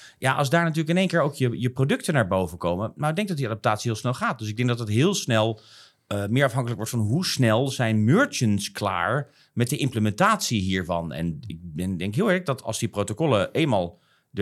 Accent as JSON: {"language": "Dutch", "country": "Netherlands", "said": "wij ook als Nederlanders natuurlijk inmiddels gewoon helemaal bekend met online betalingen en alles doen."}